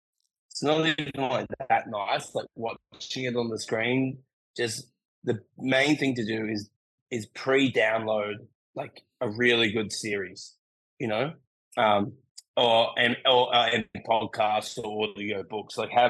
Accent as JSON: {"language": "English", "town": "Sydney", "region": "New South Wales", "country": "Australia", "tie": "born or raised there", "lives_now": "Melbourne, Australia", "said": "I grew up in Sydney my whole life."}